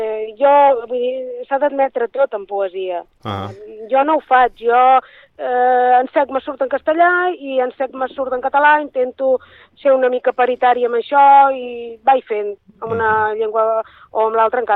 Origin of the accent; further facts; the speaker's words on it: Catalonia, Spain; la meva llengua materna és el català, sóc catalana de Socarrel